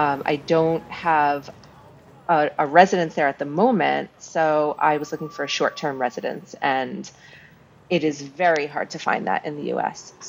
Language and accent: English; New York City, New York, United States; Okay, well, I'm from New York City, born and raised